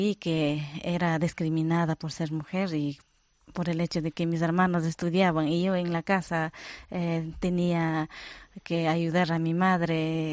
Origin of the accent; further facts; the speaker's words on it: Palmira, Chimborazo, Ecuador; yo vengo de Ecuador, de la provincia de Chimborazo, de la parroquia Palmira. antes conocido como Desierto de Palmira, hoy Paraíso del Rincón Andino.